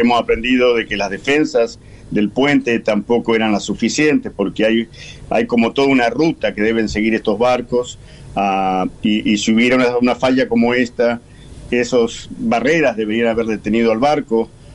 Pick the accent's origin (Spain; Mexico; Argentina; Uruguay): Argentina; now in Maryland, United States; yo llegué aquí de Argentina en el año 82 y siempre he estado aquí en el estado de Maryland. Y mis últimos 15 años de servicio en la ciudad de Baltimore